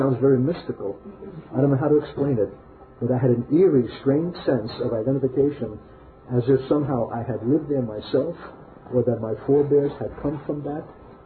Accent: Brooklyn, New York, United States; I myself felt that way growing up in Brooklyn, New York.

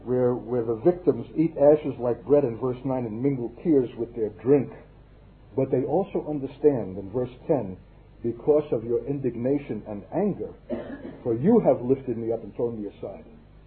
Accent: Brooklyn, New York, United States; born there; It's only a fluke I'm born in Brooklyn, that I'm wearing an American uniform, that I'm Jewish

